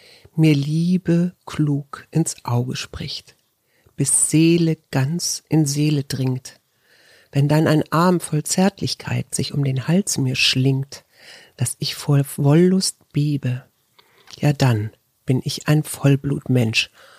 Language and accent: German; Hamburg, Germany; Also ich bin ja in Hamburg-Barmbek geboren oder habe da als in meinen ersten Jahren als Kind gelebt oder als Kleinkind.